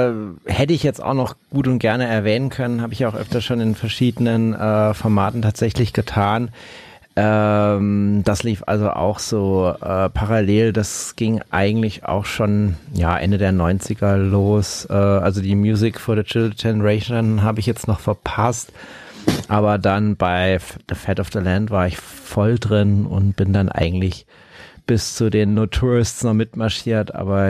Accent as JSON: {"language": "German", "region": "Saarland", "country": "Germany", "said": "Ich komme hier aus dem Saarland."}